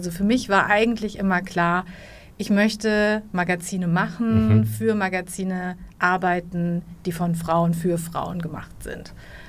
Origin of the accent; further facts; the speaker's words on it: North Rhine-Westphalia, Germany; born there; now in Hamburg, Germany; 40 Jahre alt, gebürtige Ostwestfälin, lebe aber seit 20 Jahren in Hamburg.